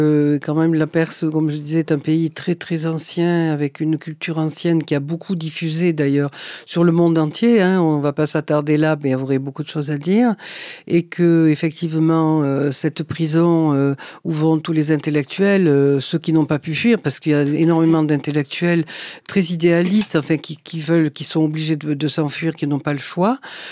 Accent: France; Et je dirais aussi qu'en tant que Française

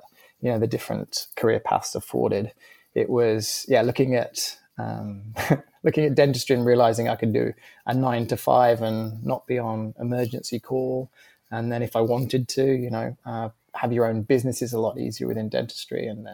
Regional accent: West Midlands, United Kingdom; I grew up in, I always say Worcester because Birmingham has like one of the worst accents in the UK. Sorry if anyone's from Birmingham, but I'm sort of from a little village in between the two.

